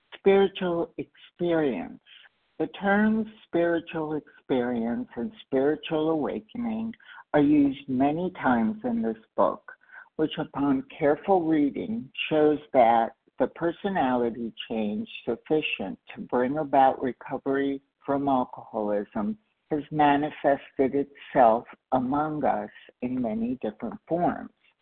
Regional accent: California, United States; I am from California, and I am recovered for today.

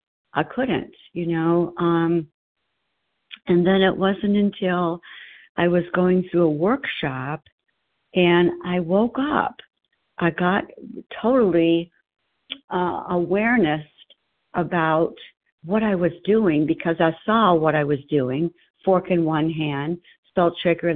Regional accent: Arizona, United States; from Arizona.

